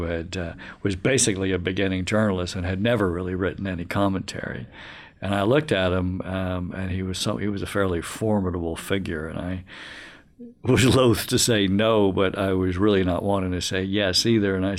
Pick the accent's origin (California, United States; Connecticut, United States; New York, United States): New York, United States; fascinating for me as an American. I had grown up in New York